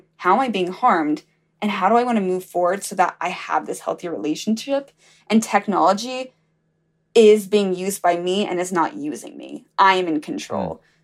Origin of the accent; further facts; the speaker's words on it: Alabama, United States; And I thought, you know, I'm going to be so lucky to get to Mississippi. I'm from Alabama.